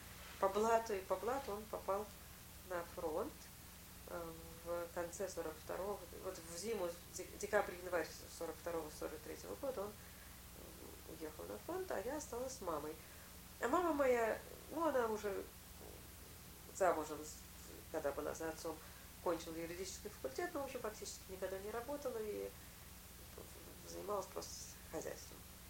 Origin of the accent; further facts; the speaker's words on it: Tashkent, Uzbekistan; Я росла в Ташкенте